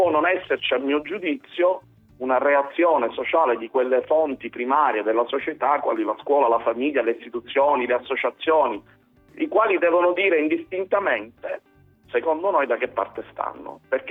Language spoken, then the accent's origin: Italian; Palermo, Sicily, Italy; siamo comunque tutti figli di questa città, quindi ti parlo da palermitano, sì, da padre, oltre che da poliziotto